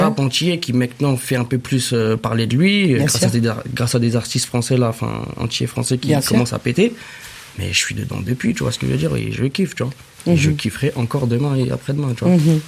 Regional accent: Champs-sur-Marne, Île-de-France, France; De là où j'ai grandi à Champs-sur-Marne.

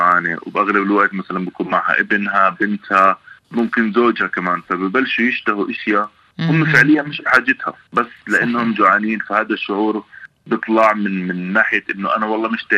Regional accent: Jordan; انا اردني، طول عمري عايش بالاردن.

